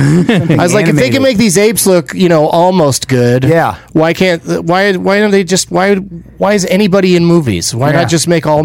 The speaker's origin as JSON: {"language": "English", "town": "San Diego", "region": "California", "country": "United States", "said": "No, yeah, I'm from San Diego."}